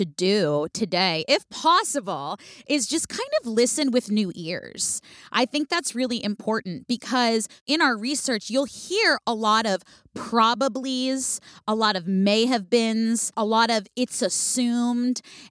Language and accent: English; California, United States; I was in San Francisco. I'm from the Bay Area.